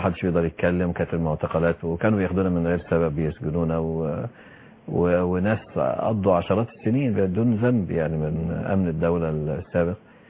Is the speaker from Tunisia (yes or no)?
no; Egypt; إحنا كمصريين